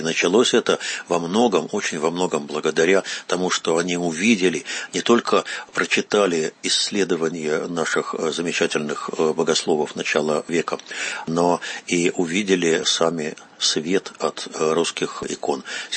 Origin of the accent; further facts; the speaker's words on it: Russia; узнает, вот, что я из России